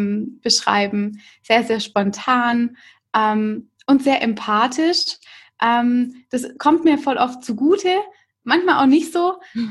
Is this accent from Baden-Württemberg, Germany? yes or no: yes; Baden-Württemberg, Germany; Ich komme eigentlich aus der Umgebung von Stuttgart, aber bin vor 5 Jahren reingezogen in die Stadt